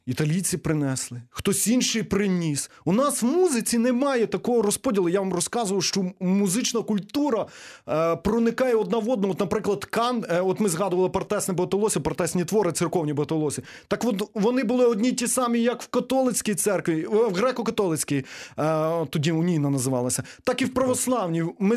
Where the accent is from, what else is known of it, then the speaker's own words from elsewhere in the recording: Berdychiv, Zhytomyr Oblast, Ukraine; я походжу з Бердичева і вчився в музичній школі в костелі бувшому босих кармелітів.